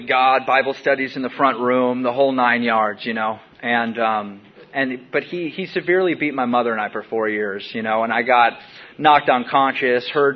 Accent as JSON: {"language": "English", "region": "Washington", "country": "United States", "tie": "born or raised there", "said": "I just wandered the woods when I was a kid. I grew up in Washington State."}